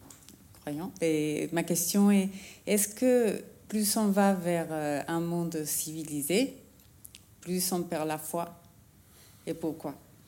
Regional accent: Mexico; Bonsoir, je viens du Mexique.

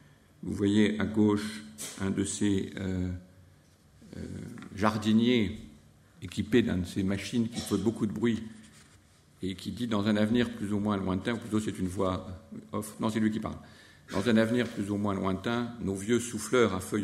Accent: Beaune, Bourgogne-Franche-Comté, France; born there; je suis né à Beaune

